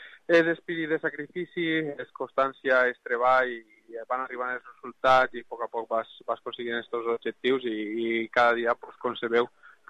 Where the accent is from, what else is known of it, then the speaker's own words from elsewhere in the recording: Villarreal, Valencian Community, Spain; jo des del meu poble me l'estime molt, i de Villarreal